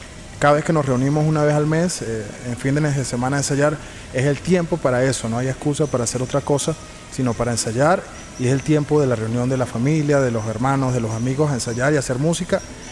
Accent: Venezuela; porque si vamos al caso, aquí en Venezuela nadie vive de la música

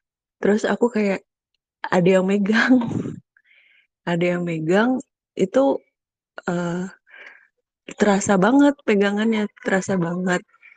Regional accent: Kalimantan, Indonesia; Kakak, aku tuh dari Kalimantan, Kak.

